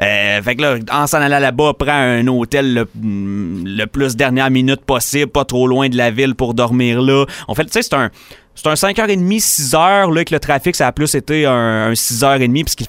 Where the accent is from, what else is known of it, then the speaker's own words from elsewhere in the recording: Val-d'Or, Quebec, Canada; Moi, je viens de Val-d'Or, en Abitibi, mais je suis parti de la maison jeune à 17 ans pour aller faire mes études à Jonquière.